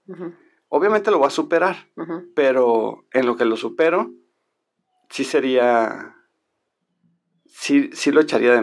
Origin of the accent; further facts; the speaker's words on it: Sonora, Mexico; O sea, entiendan que yo soy sonorense